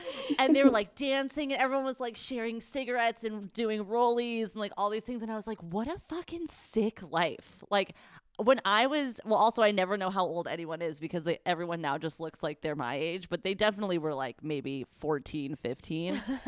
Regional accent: United States; I mean, now every British person is going to, like, eye roll at me because I'm being so American.

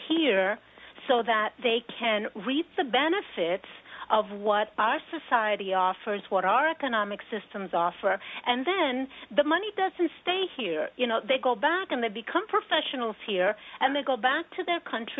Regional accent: Puerto Rico; I am from Puerto Rico. I have siblings who are from Puerto Rico. We are Americans.

